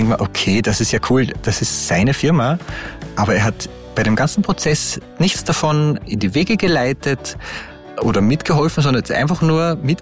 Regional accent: Upper Austria, Austria; Ich komme aus Oberösterreich.

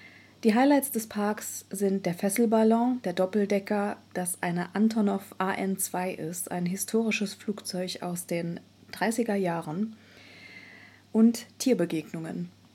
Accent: Trier, Rhineland-Palatinate, Germany; also noch mal wärmer als in meiner Heimat, in der Trierer Gegend.

